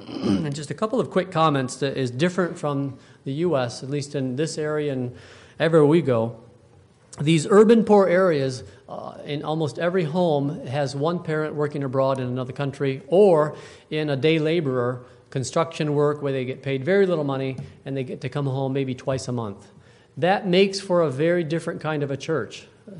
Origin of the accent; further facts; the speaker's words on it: South Bend, Indiana, United States; I'm from South Bend.